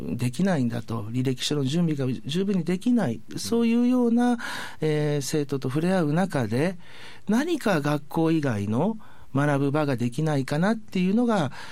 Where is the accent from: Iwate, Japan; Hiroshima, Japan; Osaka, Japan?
Hiroshima, Japan; 広島なんですけれども。